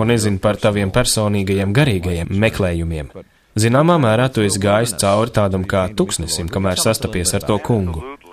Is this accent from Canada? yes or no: yes; Saskatchewan, Canada; Nu, patiesībā es uzaugu Saskačevanā, un tas notika vēl pirms elektrības ievilkšanas.